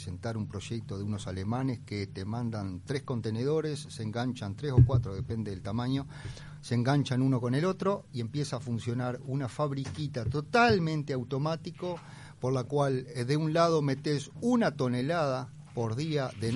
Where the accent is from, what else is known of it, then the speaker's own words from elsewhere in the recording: Paysandú, Uruguay; Porque soy de Paysandú, ¿no? Mm. El río Negro, sí.